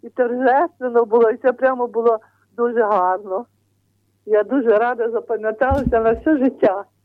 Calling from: Zhytomyr Oblast, Ukraine; Житомирська область.

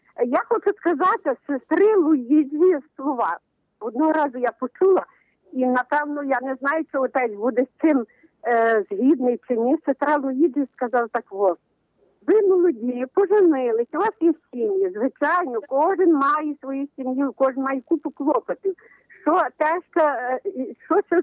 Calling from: Lviv, Lviv Oblast, Ukraine; Місто Львів.

